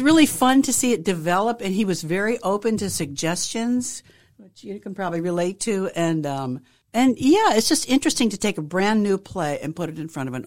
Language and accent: English; Iowa, United States; I'm from Iowa. I'm from the breadbasket.